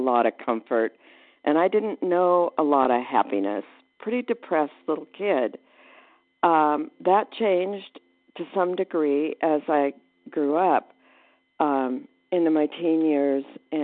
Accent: Arizona, United States; I am from Arizona.

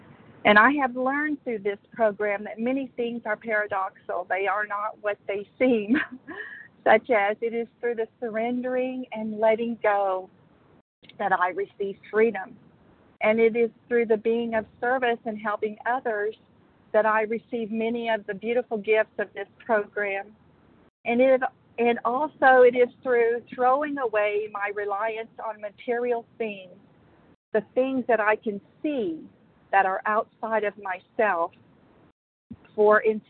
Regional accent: Oklahoma, United States; I'm from Oklahoma, and I'm a compulsive overeater.

